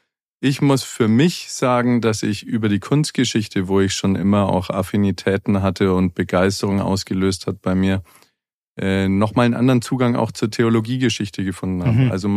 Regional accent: Nuremberg, Bavaria, Germany; In meiner Jugendzeit, ich bin selber Nürnberger

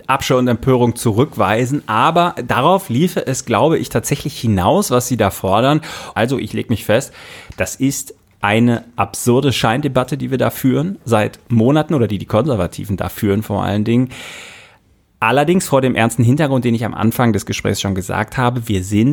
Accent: Germany; Also wollen wir als Deutsche wirklich Leuten sagen, so, ihr müsst jetzt kämpfen.

